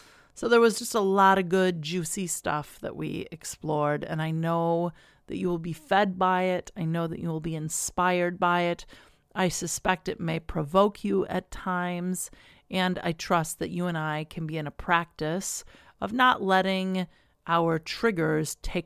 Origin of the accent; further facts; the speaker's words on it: Chicago, Illinois, United States; Bodhi Center is an incredible spot based in my hometown, Chicago.